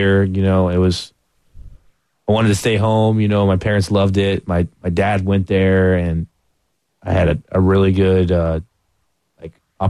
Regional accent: Tampa, Florida, United States; Oh, yeah, for sure. Yeah, I'm a Rays fan because I grew up in Tampa. I'm Rays, Lightning, Bucks fan.

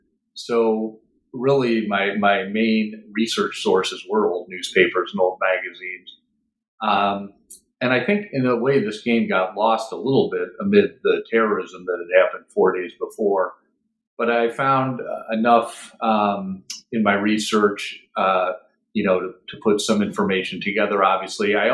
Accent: Lake Forest, Illinois, United States; Yes, I grew up in Lake Forest, Illinois, outside of Chicago, and went to grade school in Lake Forest

